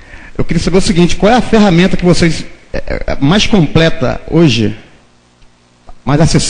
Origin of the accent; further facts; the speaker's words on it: Campos dos Goytacazes, Rio de Janeiro, Brazil; sou lá de Campos dos Goytacazes.